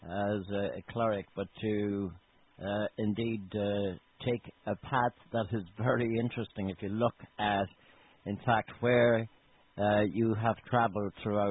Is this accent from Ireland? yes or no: yes; Ireland; perhaps not that well-known for for many of us growing up in Ireland. But anyway, and I'm sure there was that wasn't peculiar to Ireland